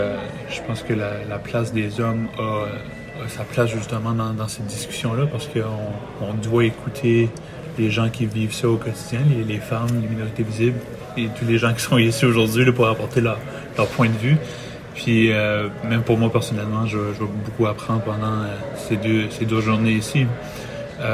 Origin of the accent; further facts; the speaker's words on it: Canada; aussi en tant qu'Acadien